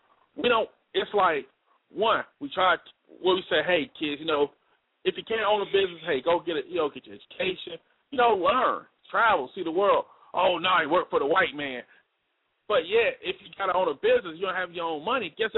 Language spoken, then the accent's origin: English; Montgomery, Alabama, United States; Like my hometown, Montgomery, Alabama, only a couple hundred thousand people in that town.